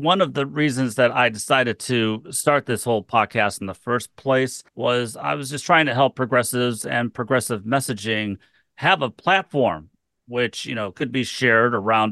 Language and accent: English; Redford Township, Michigan, United States; And growing up in Redford Township myself years ago